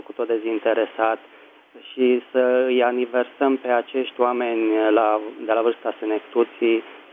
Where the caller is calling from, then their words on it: Bucharest, Romania; din București.